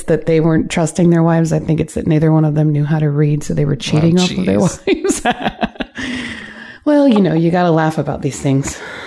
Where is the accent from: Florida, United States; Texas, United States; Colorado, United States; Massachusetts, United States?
Florida, United States; because I grew up in Broward County and they were waiting on Broward County.